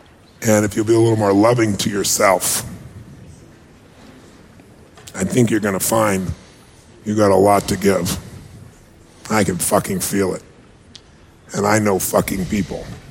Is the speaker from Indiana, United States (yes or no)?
no; Azusa, California, United States; I'm a kid from Azusa, California, who did not have any fucking certainty